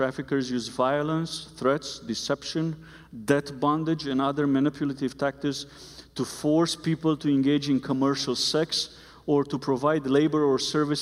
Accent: Romania; English is a second language; So I learned the song growing up in Romania.

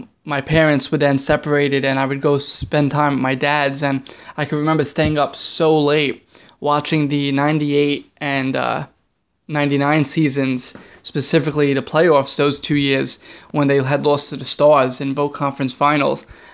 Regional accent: Bronx, New York, United States; does a kid born and raised in the Bronx, New York, become an Avalanche fan?

